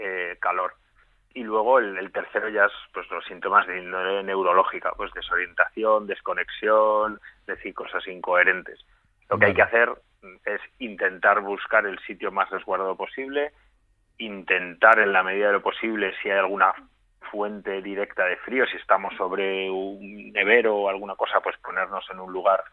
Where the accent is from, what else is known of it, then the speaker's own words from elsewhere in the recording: Madrid, Community of Madrid, Spain; los que somos de Madrid